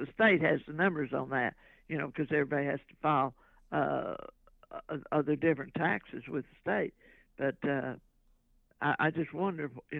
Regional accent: Texas, United States; Everybody's so proud being a Texan and living in Texas.

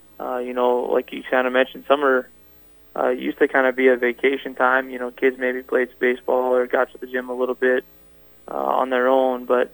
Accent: Huron, South Dakota, United States; growing up in Huron, kind of like what you said, you know, we play games, and back then, it seemed like Huron had a lot more Friday, Saturday games

